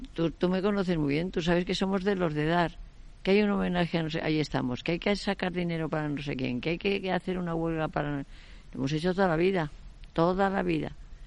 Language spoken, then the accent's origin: Spanish; Spain; adoro ser española. Yo es que soy española. ¿Qué pone mi documento nacional de identidad? Española, pues ya está.